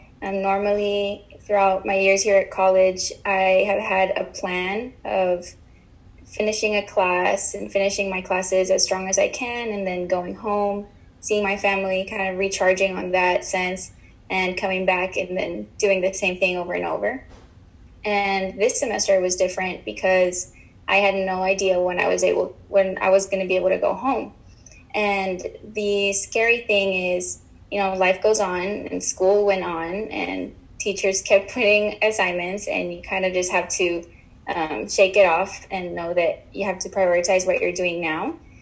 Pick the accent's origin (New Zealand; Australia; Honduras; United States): Honduras; Tegucigalpa, Francisco Morazán; I am 22 years old. I am from Tegucigalpa, Honduras